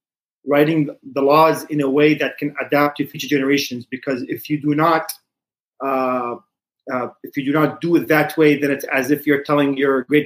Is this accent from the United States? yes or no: no; Canada; Maybe it's because I grew up on Jefferson Boulevard in Canada as a kid